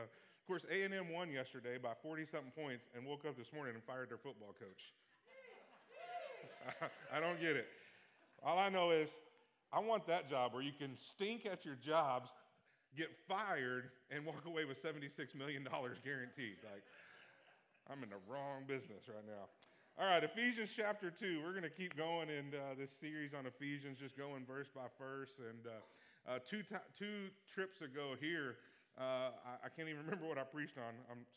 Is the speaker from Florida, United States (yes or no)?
no; Oklahoma, United States; I'm from Oklahoma. I'm an OU fan.